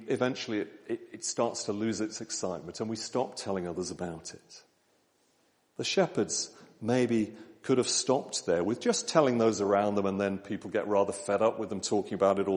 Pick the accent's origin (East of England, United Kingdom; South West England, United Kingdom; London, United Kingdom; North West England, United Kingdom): East of England, United Kingdom; Lowestoft; I responded to that call at a meeting in my hometown of Lowestoft and turned to Christ.